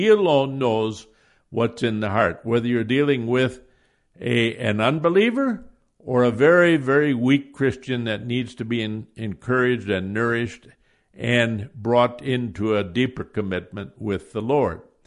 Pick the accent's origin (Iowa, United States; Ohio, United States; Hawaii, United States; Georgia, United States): Iowa, United States; I grew up in Iowa, and we had different towns.